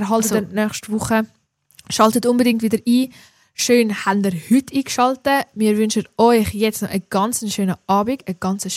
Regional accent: Switzerland

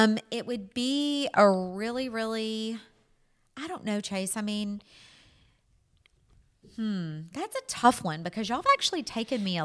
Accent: the South, United States; What I was going to say is we're from the South and you making us feel appreciated that we're at your racetrack

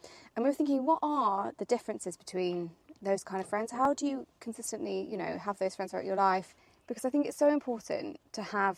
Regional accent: South West England, United Kingdom; And today we are in the beautiful Cornwall, aka my hometown, where I grew up.

